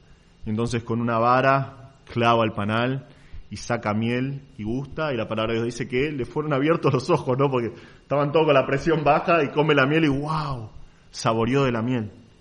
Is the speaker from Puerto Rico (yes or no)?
no; Argentina; Nosotros como argentinos lo sabemos, ¿no?